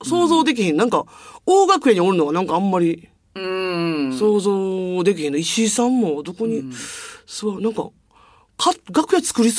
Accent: Kobe, Hyogo, Japan; 私やっぱ神戸出身で

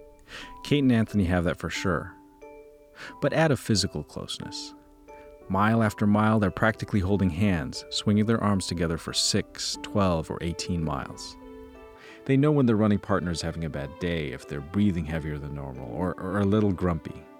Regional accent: Philippines; so I'm Filipino, and part of the thing is, because I know what you're talking about.

